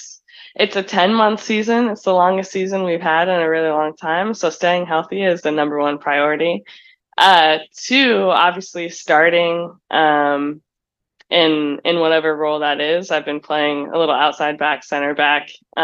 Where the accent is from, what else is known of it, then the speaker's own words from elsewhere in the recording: Nebraska, United States; Definitely my mom. I grew up in Nebraska, so there's not much like soccer.